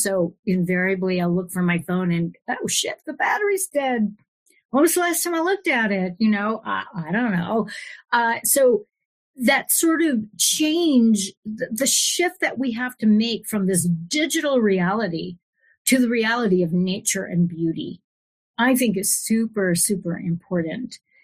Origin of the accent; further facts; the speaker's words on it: San Francisco, California, United States; And I'm from San Francisco, you know, I was there for 36 years